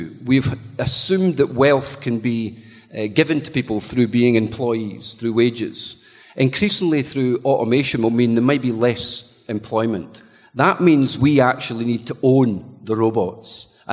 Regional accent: Scotland, United Kingdom; I'm one of the, maybe I'm just Scottish and a bit more of a doom-mongerer

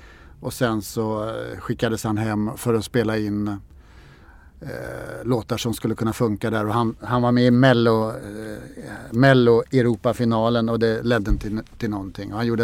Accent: Västervik, Kalmar County, Sweden; accent: Småland dialect; jag kommer från Västervik och jag kan prata som här dialekt som småländska.

